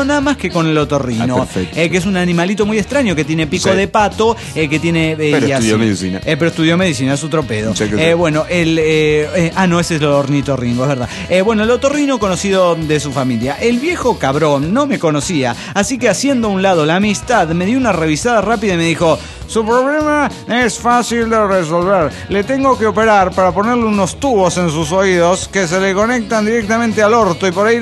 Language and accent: Spanish; Mexico; de Empalmes, Cobedo, México.